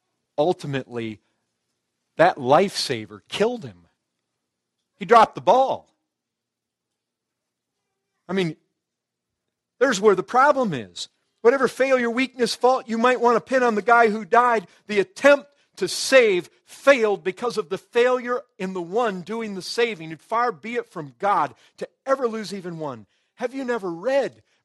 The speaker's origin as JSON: {"language": "English", "region": "Great Lakes", "country": "United States", "tie": "born or raised there", "said": "Folks, I grew up around Lake Michigan. Some of you might have grown up around large bodies of water, oceans. We had pretty serious undertows in certain parts of Lake Michigan, and there were lifeguards."}